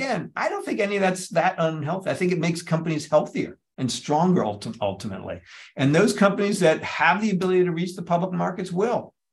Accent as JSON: {"language": "English", "region": "New Jersey", "country": "United States", "said": "I'm from New Jersey. He's going to end in Jersey."}